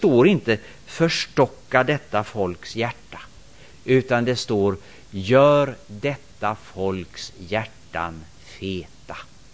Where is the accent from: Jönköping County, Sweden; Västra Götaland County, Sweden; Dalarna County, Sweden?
Västra Götaland County, Sweden; Gothenburg; now in Kalix, Sweden; jag vet inte riktigt när det spritter som värst här uppe. Hemma i Göteborg är det maj i alla fall.